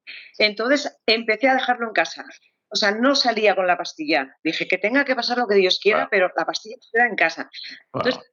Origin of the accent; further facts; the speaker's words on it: San Sebastián, Basque Country, Spain; De Donosti.